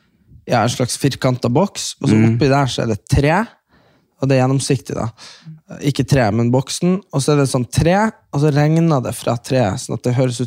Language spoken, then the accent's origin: Norwegian; Storjord, Nordland, Norway; Og hvis du hadde vært på Storjord, der vi er fra